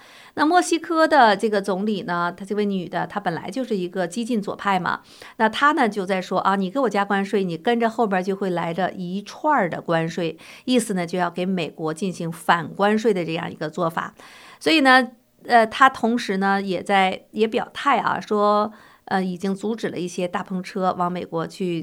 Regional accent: China; 我们很多来自中国大陆的人

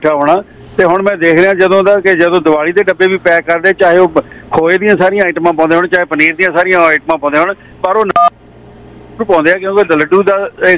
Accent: Punjab, India; moved away; ਜਦੋਂ ਅਸੀਂ ਪਹਿਲਾਂ ਇੰਡੀਆ ਤੋਂ ਆਏ ਹਾਂ, ਪੰਜਾਬ ਤੋਂ ਆਏ ਹਾਂ

